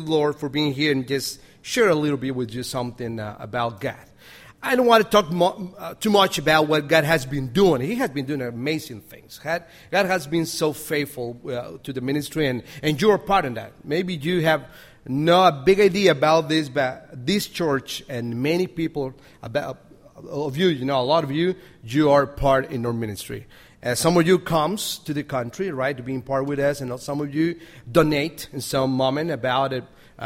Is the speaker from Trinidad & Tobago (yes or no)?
no; Costa Rica; English is a second language; I'm from Costa Rica. Maybe some of you know that. My wife, she's from Costa Rica.